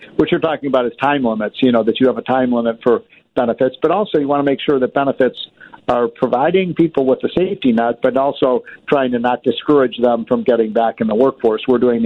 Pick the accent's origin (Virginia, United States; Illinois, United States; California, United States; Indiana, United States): Illinois, United States; states like New York, New Jersey, Connecticut, Illinois, my home state, they have by far the highest death rate.